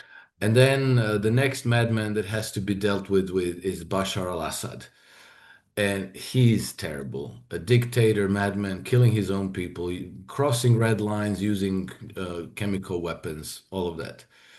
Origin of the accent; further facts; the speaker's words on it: Croatia; I'm from Croatia. We had the wars of succession in former Yugoslavia.